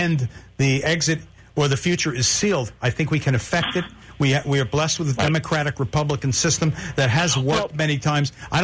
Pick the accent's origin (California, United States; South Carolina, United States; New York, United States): New York, United States; Bronx; born there; I know Lou is a long veteran in New York City. I was born in the Bronx.